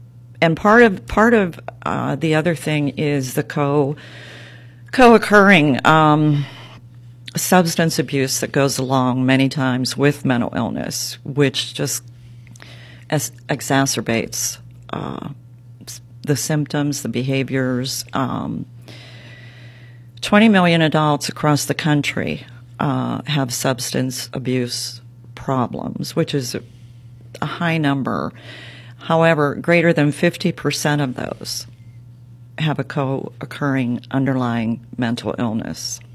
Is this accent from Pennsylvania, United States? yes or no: yes; Fenelton, Pennsylvania, United States; I am. Yes, I grew up in the Fenelton area. I went to Carn City High School.